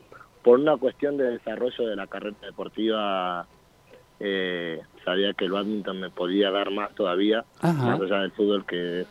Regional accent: Argentina; yo como argentino soy amante del fútbol primero.

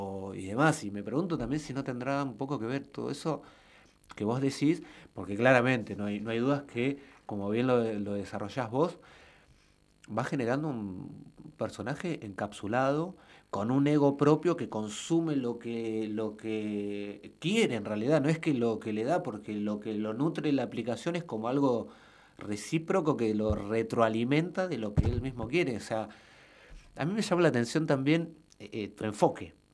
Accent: Lanús, Buenos Aires Province, Argentina; A ver, yo soy acá de Lanús, del conurbano

